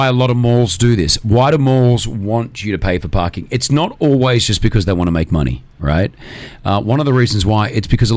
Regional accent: Australia; I come from Australia.

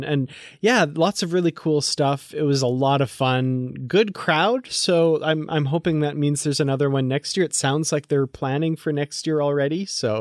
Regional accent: Grand Prairie, Alberta, Canada; in my hometown of Grand Prairie, Alberta

